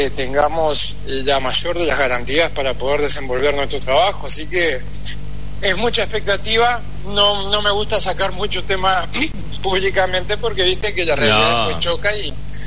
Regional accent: Belén, Catamarca, Argentina; yo soy oriundo de Belén.

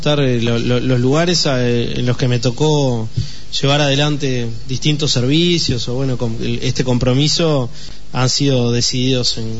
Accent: Montevideo, Uruguay; mi propio barrio, yo soy del Mercado Modelo en Montevideo, una zona que también en la crisis del 2002 fue golpeada.

